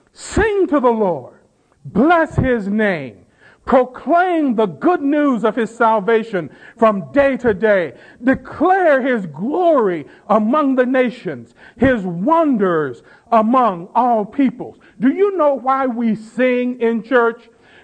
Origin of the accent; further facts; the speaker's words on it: the South, United States; I grew up in the South. I grew up in a Baptist church in the South.